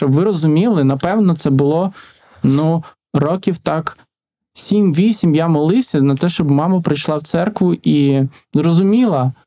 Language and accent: Ukrainian; Kherson, Kherson Oblast, Ukraine; Я з Херсону, і під час окупації моя мама була в Херсоні.